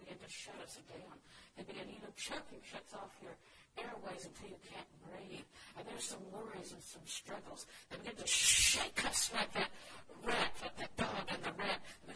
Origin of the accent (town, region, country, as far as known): the South, United States; born or raised there